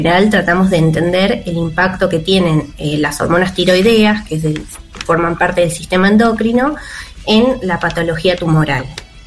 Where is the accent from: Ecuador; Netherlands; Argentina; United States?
Argentina; Mar del Plata, Buenos Aires Province; tengo una tía que es bióloga, que pues yo soy de Mar del Plata, entonces tuve que viajar y vine a conocer distintas universidades